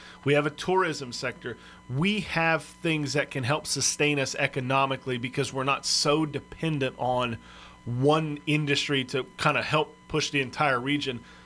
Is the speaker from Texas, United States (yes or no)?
yes; Texas, United States; So I'm from South Texas. And my hometown is in the middle of what is called the Eagle Ford Shale